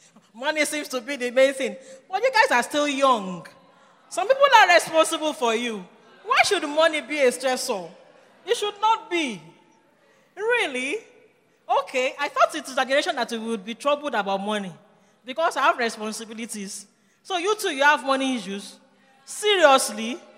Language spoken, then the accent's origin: English; Nigeria; Being a Nigerian, yes, yes.